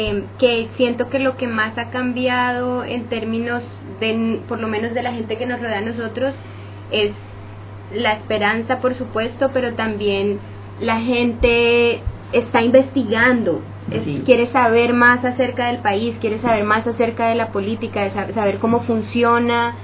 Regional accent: Colombia; pues, como colombiano, y me incluyo

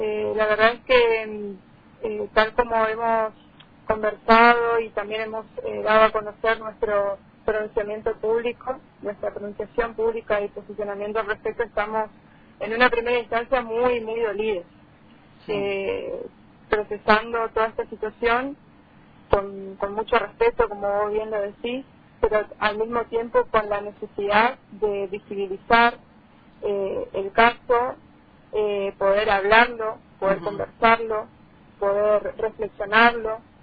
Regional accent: Puerto Rico, Misiones, Argentina; Sí, yo soy de Puerto Rico, me eduqué en esa localidad, conozco cómo es el ámbito cultural

